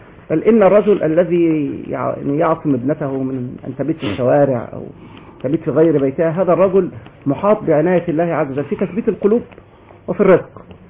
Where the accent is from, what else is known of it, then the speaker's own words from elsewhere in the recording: Egypt; انا مصري يا اخوان انا مصري